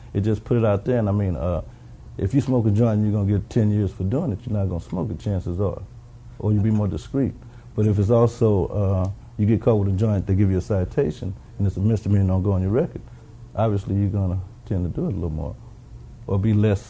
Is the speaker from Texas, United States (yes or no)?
no; Los Angeles, California, United States; I'm from Los Angeles, California.